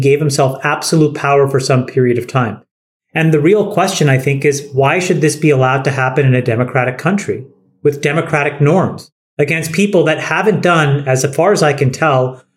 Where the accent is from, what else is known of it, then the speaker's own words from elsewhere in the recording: Canada; So just to give you some Canadian history, as a Canadian citizen, what I can tell you is that we've invoked this Emergency Powers Act three times in the past.